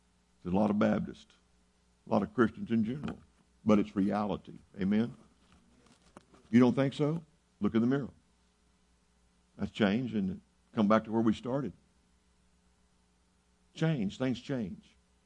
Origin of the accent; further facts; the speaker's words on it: Seminole, Texas, United States; When I grew up in Seminole, Texas, they respected the church.